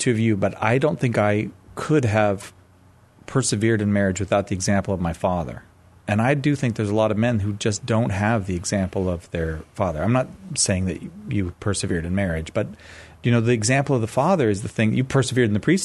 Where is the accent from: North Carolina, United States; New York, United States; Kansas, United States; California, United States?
California, United States; Yeah. Okay. Well, I'm from California.